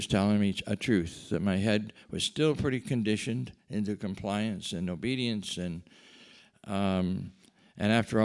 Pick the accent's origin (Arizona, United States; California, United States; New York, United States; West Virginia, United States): New York, United States; I was 9,000 miles from my hometown in upstate New York.